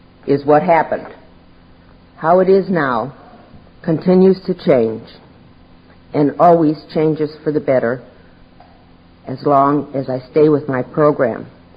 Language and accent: English; Montgomery, Alabama, United States; from Montgomery, Alabama, grateful recovering Al-Anon.